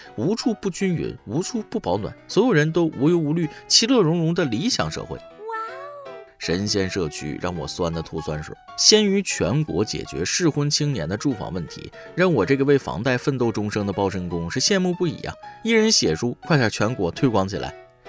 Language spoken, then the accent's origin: Chinese; northern China, China; 因为我是北方人，所以小时候主要是吃甜粽子，